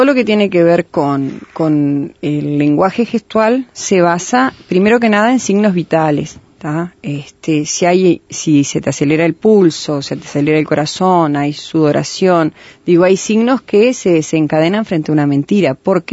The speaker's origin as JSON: {"language": "Spanish", "region": "Maldonado", "country": "Uruguay", "said": "De Maldonado mismo."}